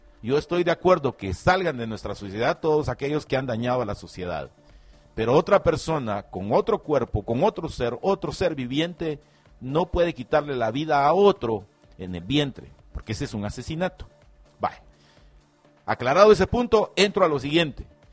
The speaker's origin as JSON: {"language": "Spanish", "country": "Guatemala", "said": "no podíamos vivir como guatemaltecos ya manteniendo a 160 ingratos en el Congreso de la República"}